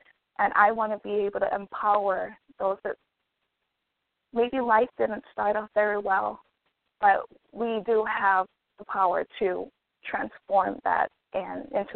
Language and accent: English; Hawaii, United States; also born or lived in New Mexico; So I was born in New Mexico, raised mm-hmm. in Hawaii, and I have residence in Arizona.